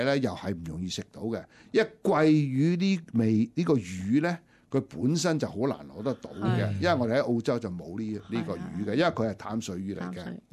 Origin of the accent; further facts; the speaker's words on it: Shanghai, China; 咁有少少相似於咧就我哋上海人嗰個叫鹽毒鮮